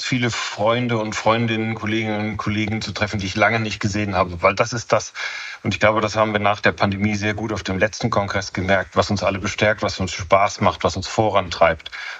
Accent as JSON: {"language": "German", "town": "Koblenz", "region": "Rhineland-Palatinate", "country": "Germany", "tie": "born or raised there", "said": "in meiner Heimatstadt Koblenz"}